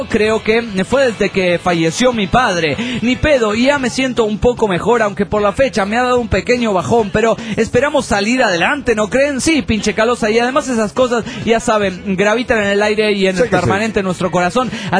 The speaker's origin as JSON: {"language": "Spanish", "region": "Santa Fe", "country": "Argentina", "tie": "born or raised there", "said": "Que es mi futuro es mis pagos, mi ciudad natal, Santa Fe."}